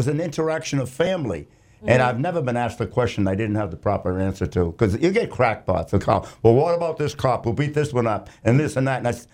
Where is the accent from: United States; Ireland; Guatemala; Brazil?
Ireland; I'm an Irishman. I like to swear.